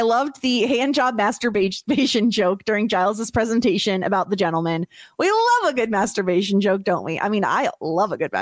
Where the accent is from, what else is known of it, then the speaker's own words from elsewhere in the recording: Canada; I'm actually Canadian, eh?